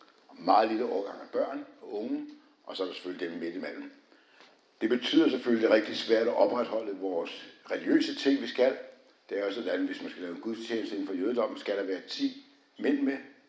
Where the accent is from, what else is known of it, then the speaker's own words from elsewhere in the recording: Copenhagen, Capital Region of Denmark, Denmark; born there; det ved jeg sådan set, hvad du mener, fordi jeg er født på Nørrebro